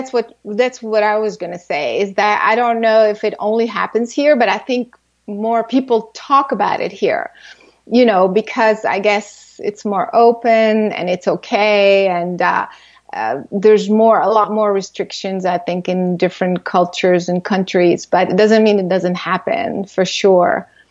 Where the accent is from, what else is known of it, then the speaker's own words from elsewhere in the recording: Florida, United States; also born or lived in France / Japan; When I was very young, I grew up in France, but really I spent most of my life, in the U.S. But I also traveled a lot. I lived a lot in Japan and just a little bit all over. But most of my life, of course, in the U.S., in Florida.